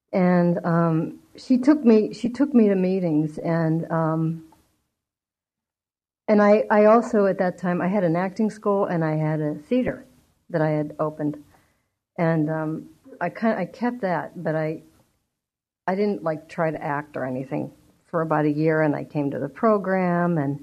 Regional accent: Pennsylvania, United States; moved away; But I moved out here from Pennsylvania, and I weighed like 140. And back in Pennsylvania, that wasn't like so bad.

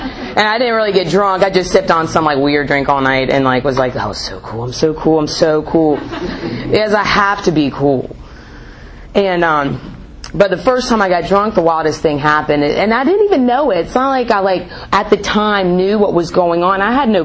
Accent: North Carolina, United States; And I grew up in North Carolina, and it's pretty common.

